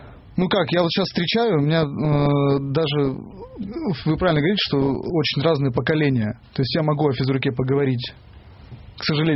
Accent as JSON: {"language": "Russian", "town": "Perm", "region": "Perm Krai", "country": "Russia", "said": "это мы же просто из Перми с Антоном."}